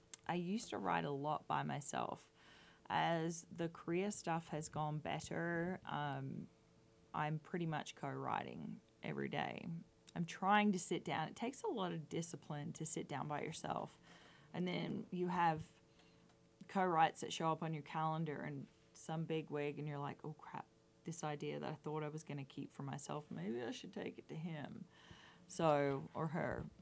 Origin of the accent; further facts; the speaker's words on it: Australia; moved away as an adult; now in Nashville, United States; I grew up in the talent quest scene in Australia, so I've been in competitions singing since I was 12, actually 11. And came to Nashville